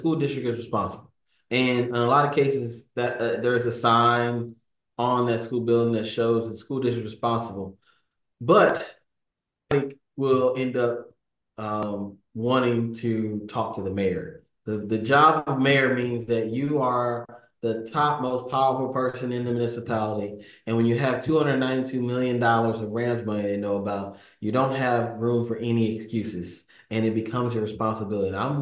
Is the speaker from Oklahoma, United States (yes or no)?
no; Jefferson City, Missouri, United States; I didn't grow up in this culture. I grew up in the Jeff City culture, which is for all it's talked about, it's much more professional.